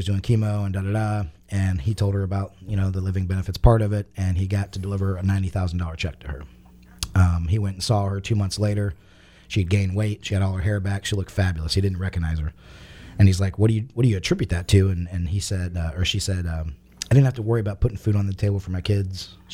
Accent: Florida, United States; I live in the St. Petersburg area. I've been born and raised in Florida all my life. I moved around a little bit with my dad, but I love this area.

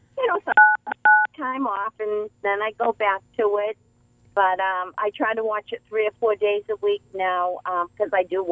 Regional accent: Boston, Massachusetts, United States; I'm from Boston.

